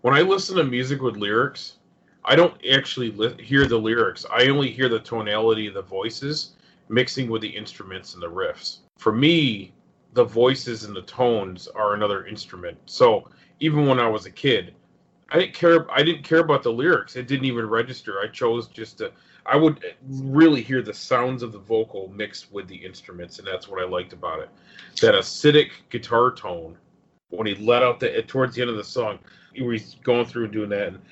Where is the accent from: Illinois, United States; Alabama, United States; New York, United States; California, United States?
New York, United States; because I grew up in New York where it's always gray and cloudy and raining.